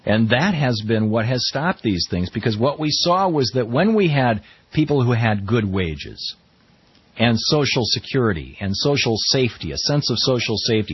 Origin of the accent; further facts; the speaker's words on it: Lansing, Michigan, United States; I grew up in Lansing, Michigan, in a working class neighborhood, and many of my close friends, their parents worked at Oldsmobile